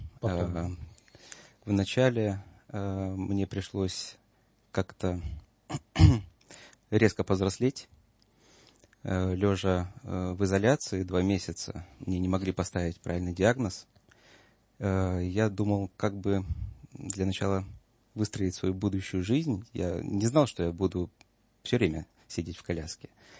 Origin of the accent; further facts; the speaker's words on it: Kobrin, Brest Region, Belarus; also born or lived in Novovolynsk, Ukraine; у меня отец белорус, мама украинка, но, по сути, при рождении моем они приняли решение жить в Беларуси, и мы переехали под Брест, город Кобрин, город Суворова.